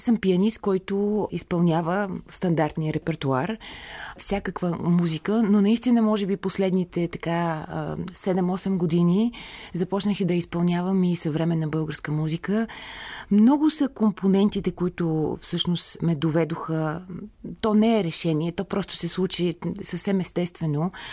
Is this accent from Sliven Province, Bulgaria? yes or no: no; Kazanlak, Stara Zagora Province, Bulgaria; Аз, понеже не съм от София, аз съм от град Казълнък, търсих място, където да остана, докато съм студентка тук